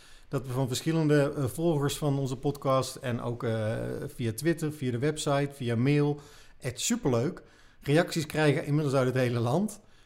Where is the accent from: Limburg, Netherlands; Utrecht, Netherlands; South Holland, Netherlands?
Utrecht, Netherlands; Want wij komen uit Utrecht.